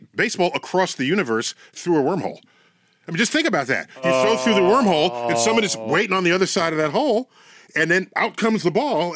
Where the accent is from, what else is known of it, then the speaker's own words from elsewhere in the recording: Bronx, New York, United States; Born and raised in the Bronx. Bronx in the house.